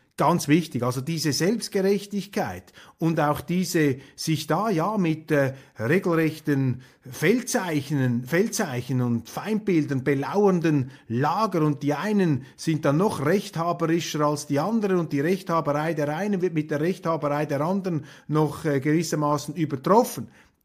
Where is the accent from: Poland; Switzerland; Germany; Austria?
Switzerland; Ich ringe natürlich mit mir als Schweizer